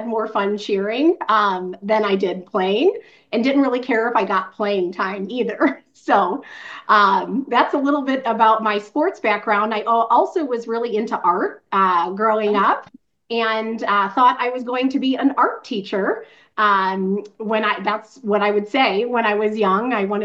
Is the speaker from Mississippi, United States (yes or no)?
no; Ferguson, Missouri, United States; And so I grew up in North County. I grew up in Ferguson, born and raised, and then moved out to St. Charles County for, gosh, my high school time.